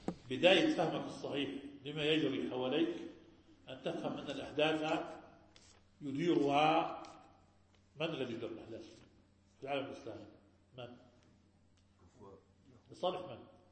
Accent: Egypt; now in Jordan; نحن أخوة من مصر نعيش في الأردن منذ زمن، بفضل الله علينا نجلس بين أيديكم من سنوات من خمس سنوات،

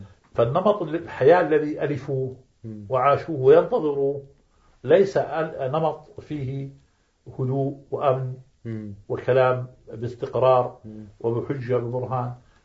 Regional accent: Jordan; في بلادنا الأردن. فكنت كان يجمعني أنا وبعضهم حي واحد، كنت أعيش اليوم في حي واحد.

